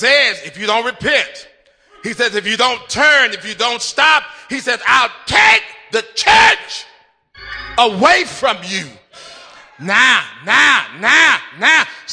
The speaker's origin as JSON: {"language": "English", "region": "the South", "country": "United States", "said": "I'm from the South. Would y'all let me be from the South?"}